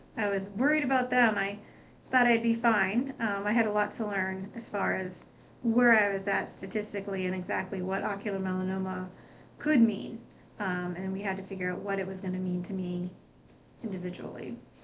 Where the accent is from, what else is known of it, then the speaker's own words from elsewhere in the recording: St. Augustine, Florida, United States; I grew up, I'm from St. Augustine, been here my whole life, went to the University of Florida.